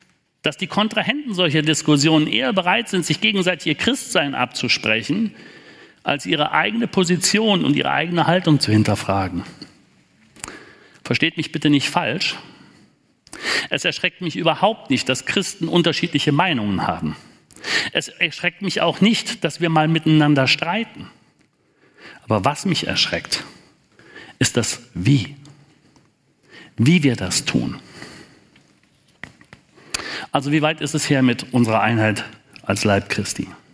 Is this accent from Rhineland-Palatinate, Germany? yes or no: yes; Altenkirchen, Rhineland-Palatinate, Germany; in Altenkirchen in meiner Heimatstadt